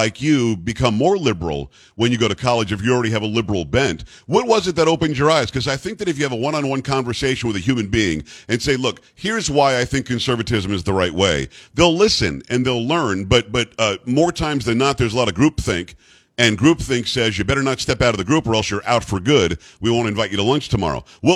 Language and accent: English; Florida, United States; Yeah, look, I grew up in South Florida, so I'm a Hurricanes fan